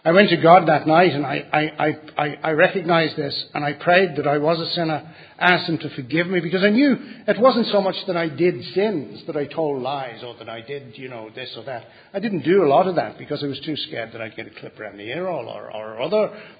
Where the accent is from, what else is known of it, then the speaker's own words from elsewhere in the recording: North West England, United Kingdom; I was saved from Romanism, and I was brought up just outside of Liverpool, and to a Wexford family and a Roman Catholic family, very righteous.